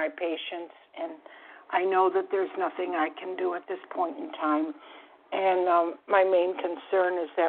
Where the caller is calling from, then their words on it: Florida, United States; I'm calling from South Florida.